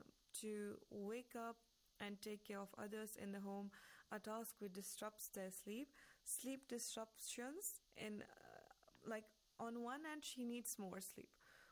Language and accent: English; Jammu and Kashmir, India; now in Iran; I am from Kashmir, which is under Indian administration. And I have been living in Iran for some past 9 years now.